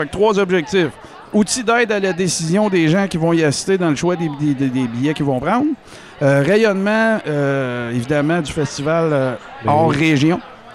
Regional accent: Quebec, Canada; on vient du Témiscamingue et ou de l'Abitibi-Témiscamingue.

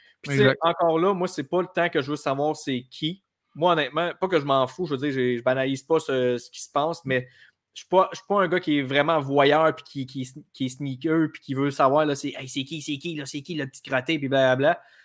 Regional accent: Saint-Joseph-de-Beauce, Quebec, Canada; je suis un Beauceron à Saint-Joseph-de-Beauce.

